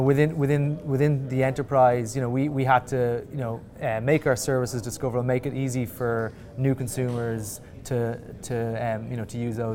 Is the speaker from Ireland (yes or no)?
yes; Ireland; I'm from Ireland.